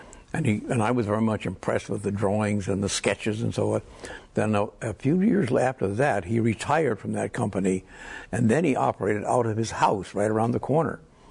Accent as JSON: {"language": "English", "town": "Stamford", "region": "Connecticut", "country": "United States", "tie": "born or raised there", "also_born_or_lived": "Bethlehem, Pennsylvania", "said": "I was born in Bethlehem, Pennsylvania, because he briefly worked for the Bethlehem Shipbuilding Company. But after that, we moved to Stamford, Connecticut."}